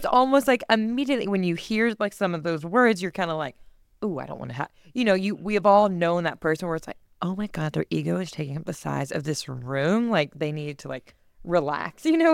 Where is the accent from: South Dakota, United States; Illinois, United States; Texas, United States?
Texas, United States; also born or lived in North Carolina; I grew up in Texas, but I went to college in North Carolina.